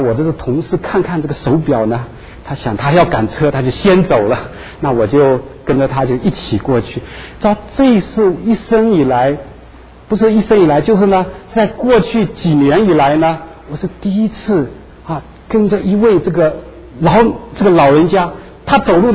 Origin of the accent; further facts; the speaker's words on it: China; moved away as an adult; now in United States; 我说我是中国人，我来美国二十几年了。